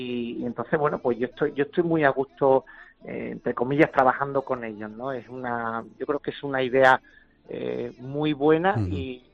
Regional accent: Seville, Andalusia, Spain; que soy un sevillano orgulloso de mi ciudad, de mis raíces

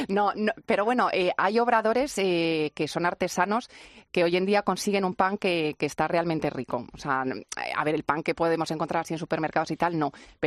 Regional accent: Villares del Saz, Castilla-La Mancha, Spain; also born or lived in Madrid; Yo nací en Madrid, pero yo desde que nací, mi casa, lo que yo considero casa está en el pueblo, en Villares del Saz. Mi padre tenía una fábrica de harinas, o sea que yo me crié entre sacas de harinas.

